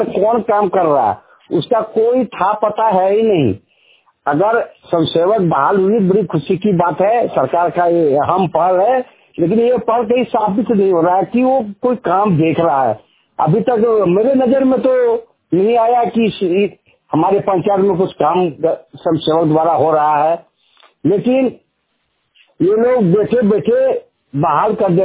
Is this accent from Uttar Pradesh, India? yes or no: no; Basantpur, Jharkhand, India; देवघर जिला से ग्राम बसंतपुर पोस्ट कोरेजी पंचायत धरवाड़ी जिला देवघर का निवासी हूँ।